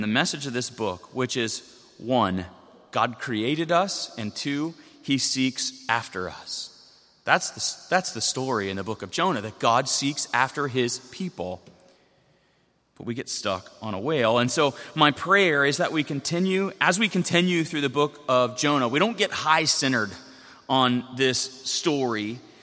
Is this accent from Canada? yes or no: no; Florida, United States; I grew up in South Florida and we had chickens and the raccoons are always after the chickens.